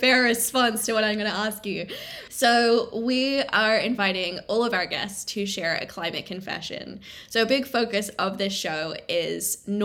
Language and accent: English; Australia; now in United Kingdom; I'm a citizen of the Commonwealth, right? So I'm an Australian.